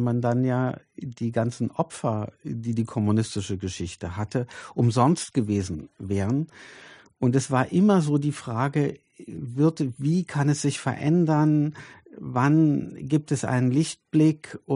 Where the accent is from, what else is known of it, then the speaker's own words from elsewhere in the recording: East Germany, Germany; ich bin ja aufgewachsen in der Krisenzeit der DDR, also in den 80er Jahren oder in der Niedergangsphase.